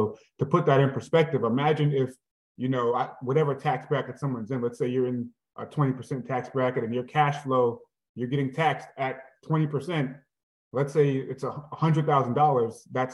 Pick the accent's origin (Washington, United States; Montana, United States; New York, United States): New York, United States; I'm actually from Hollis, Queens, New York. Grew up right off of Hollis Avenue.